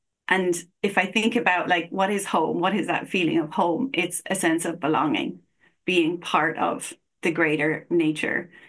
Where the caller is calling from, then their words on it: Galway, Connacht, Ireland; I'm calling in from Galway in the west of Ireland, or Ayr.